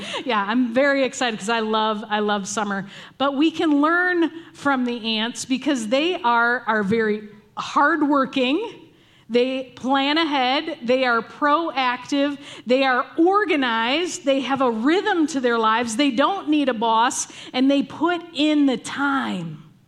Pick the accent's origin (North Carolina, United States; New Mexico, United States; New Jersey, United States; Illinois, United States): Illinois, United States; Chicago; I had to go back to my home state, Chicago, Illinois is the state, and then all the way to Washington.